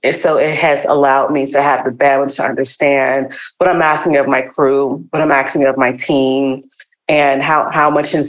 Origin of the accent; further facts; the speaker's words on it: Washington, District of Columbia, United States; born or raised there; now in Los Angeles, United States